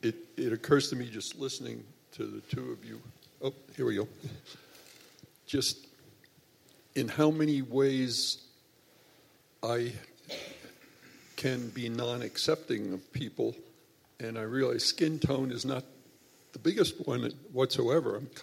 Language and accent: English; New York City, New York, United States; is I grew up in New York City when there were 7 million people there.